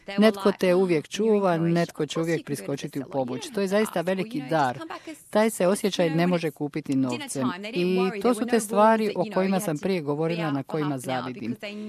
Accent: Croatia; Hrvatska je sasvim sigurno ogroman dio mojeg identiteta. Mislim, to ne možeš promijeniti. Kad se rodiš kao Hrvat, umreš kao Hrvat.

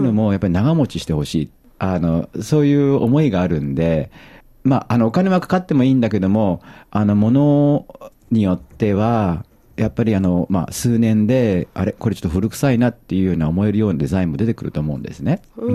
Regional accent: Kyoto, Japan; moved away as an adult; 古風な、匂いのする、京都で生まれ育って

